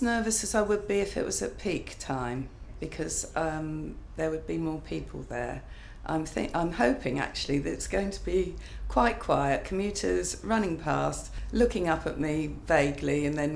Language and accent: English; Hythe, South East England, United Kingdom; also born or lived in Australia; now in Reading, United Kingdom; I was born in Hythe, Southampton, New Forest. I lived in Australia for about a decade. Came back to Hythe, moved to Bitton in Southampton and then moved to Reading.